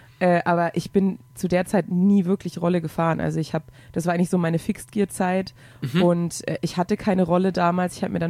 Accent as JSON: {"language": "German", "town": "Heilbronn", "region": "Baden-Württemberg", "country": "Germany", "said": "Also geografisch komme ich, wie auch unschwer zu überhören, aus Baden-Württemberg, also von Heilbronn."}